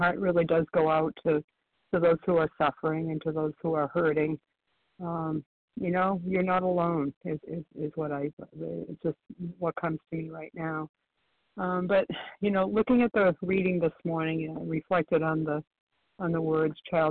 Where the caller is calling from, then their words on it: Florida, United States; calling from Florida this morning.